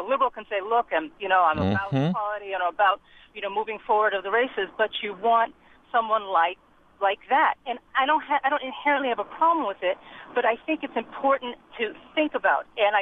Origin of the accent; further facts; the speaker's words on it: Scarsdale, New York, United States; well, you know, my dad's a doctor and I grew up in Scarsdale, people's eyes lit up.